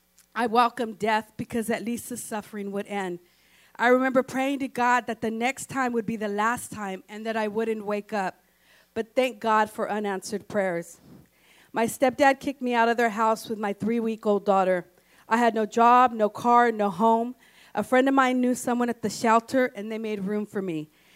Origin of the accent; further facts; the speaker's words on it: Salinas, California, United States; I was born and raised in East Salinas, was raised by my mother, never knew my father.